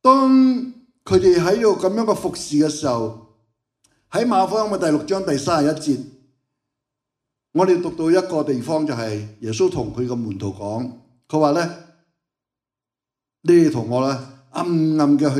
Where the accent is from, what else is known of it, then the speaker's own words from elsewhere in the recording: Hong Kong; 在香港没什么机会，我们香港人太舒服了